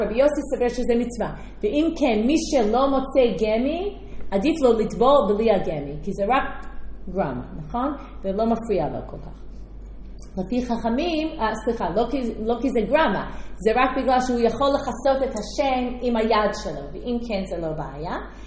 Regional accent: United States; now in Israel; כשאני גדלתי בארצות הברית זה היה מאוד מקובל

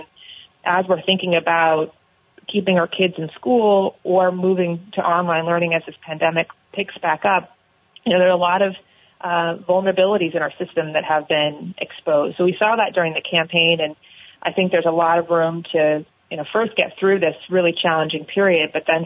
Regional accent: United States; I grew up in Orange County and spent a lot of time ski racing growing up.

